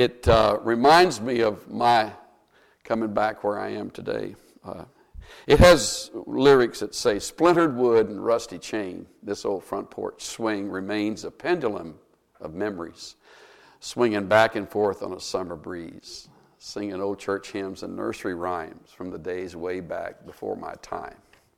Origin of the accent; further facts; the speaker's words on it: El Campo, Texas, United States; My hometown is El Campo